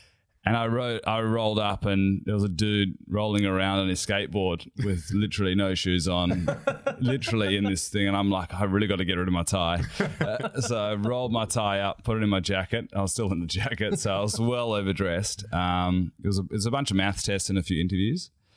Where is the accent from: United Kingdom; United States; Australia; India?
Australia; Perth, Western Australia; moved away as an adult; now in Sydney, Australia; So I did law and finance here in Sydney. I grew up in Perth. I moved over right when university started